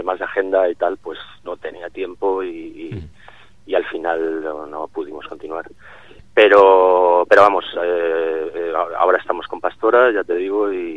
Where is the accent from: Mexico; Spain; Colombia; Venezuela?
Spain; Cantabria; now in Madrid, Spain; Sí, soy cántabro y bueno, pero me desarrollo musicalmente en Madrid y me fui para allá pues hace ya casi 20 años, 19